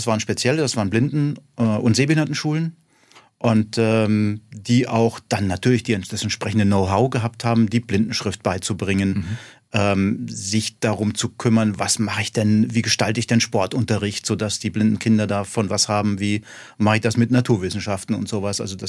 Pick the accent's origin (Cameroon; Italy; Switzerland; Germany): Germany; Bavaria; Ich komme aus der Nähe von München und dort war ich dann in der Grundschulzeit in München und habe dann das Gymnasium in Marburg in Hessen besucht.